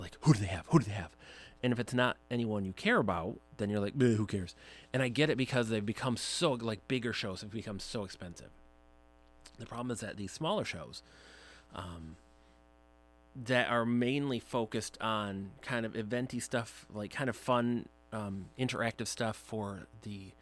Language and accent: English; Michigan, United States; and I'm from the Mitten